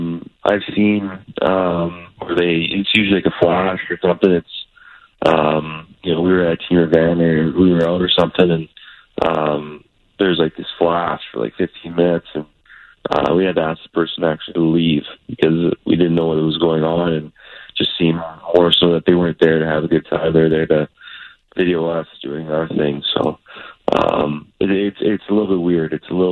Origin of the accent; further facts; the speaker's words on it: Edmonton, Alberta, Canada; I'm from Edmonton